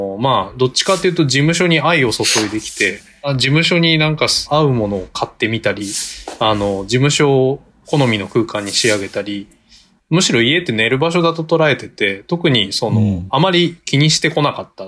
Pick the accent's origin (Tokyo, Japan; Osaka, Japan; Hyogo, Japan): Tokyo, Japan; 僕地元東京の西の方なんですけど